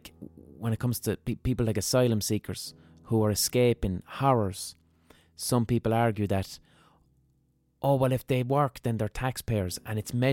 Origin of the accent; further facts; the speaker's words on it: Limerick, Munster, Ireland; So I had the weird situation of growing up in Limerick.